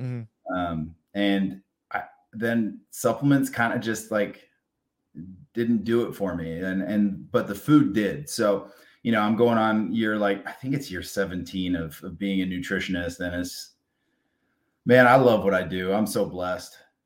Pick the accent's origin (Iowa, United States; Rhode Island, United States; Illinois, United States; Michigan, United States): Rhode Island, United States; also born or lived in Connecticut / Tennessee / New York / California; I'm originally from Rhode Island. I've lived in Connecticut. I've lived in Tennessee. Then I moved back to Connecticut to play hockey in prep school.